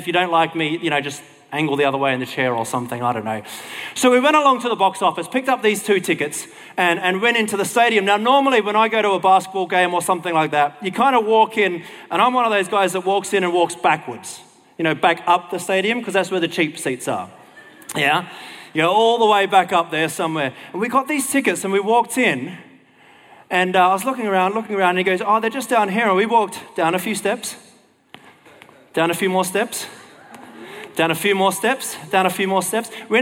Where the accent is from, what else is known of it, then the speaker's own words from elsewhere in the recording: Australia; accent: Aussie; I'm sure I slash his name. That's my Aussie accent doing it though.